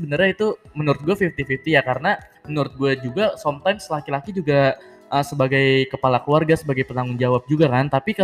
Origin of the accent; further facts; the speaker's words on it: Depok, West Java, Indonesia; apalagi gue dari Depok ya. Dari Depok gue ke Jakarta gitu